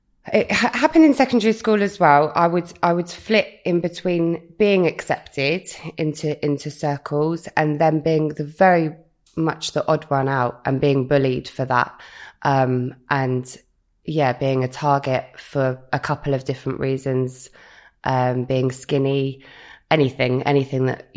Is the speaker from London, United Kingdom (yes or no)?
no; Bournemouth, South West England, United Kingdom; So I'm from Bournemouth originally, yeah, South Coast.